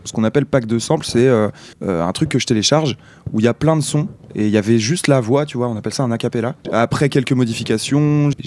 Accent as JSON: {"language": "French", "town": "Lorient", "region": "Brittany", "country": "France", "tie": "born or raised there", "lives_now": "Rennes, France", "said": "Lorient, c'est là d'où je viens, à la base. Et je suis arrivé à Rennes il y a peut-être 10 ans, tu vois. 9 ans, 10 ans, un truc comme ça. Et avant, j'ai passé toute mon enfance à Lorient."}